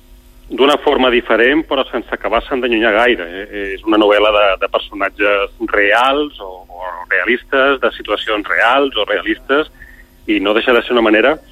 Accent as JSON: {"language": "Catalan", "town": "Ibiza", "region": "Balearic Islands", "country": "Spain", "said": "Clar, jo som d'Eivissa."}